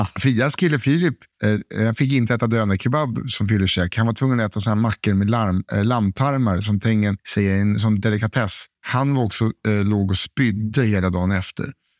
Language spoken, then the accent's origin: Swedish; Sweden; no, I'm from Sweden.